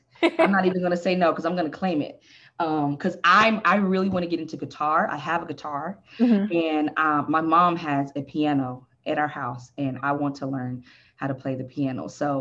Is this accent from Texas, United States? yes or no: yes; Texas, United States; And I'm from Texas. And so I was raised Baptist Christian. And so tent revivals in the South are a very common thing in my culture.